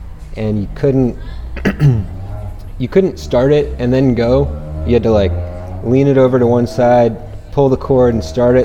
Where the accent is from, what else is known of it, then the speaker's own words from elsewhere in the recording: Albuquerque, New Mexico, United States; Yep. I grew up in the Knob Hill area, right here in Albuquerque.